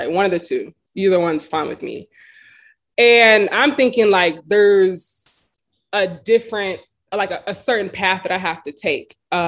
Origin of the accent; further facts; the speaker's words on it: San Antonio, Texas, United States; Sorry, I'm from San Antonio. So I just was really trying to leave. You know, I was not trying to be in San Antonio for that long.